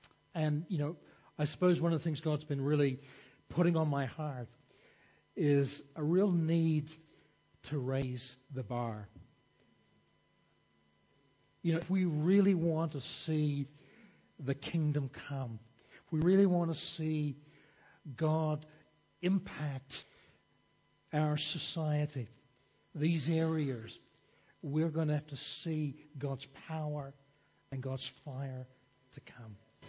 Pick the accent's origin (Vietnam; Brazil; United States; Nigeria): Brazil; also born or lived in Ireland / New Zealand / Sydney, Australia; I'm originally Irish, raised in Brazil, and then my family went to New Zealand.